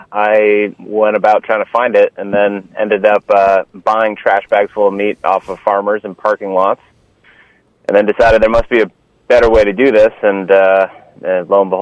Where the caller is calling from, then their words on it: Boston, Massachusetts, United States